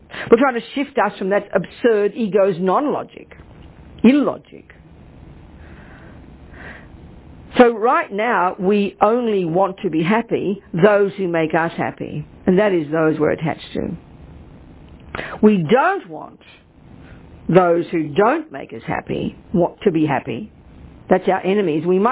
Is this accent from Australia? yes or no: yes; Australia; born there; Australia, even though I'm American as well. I was born there.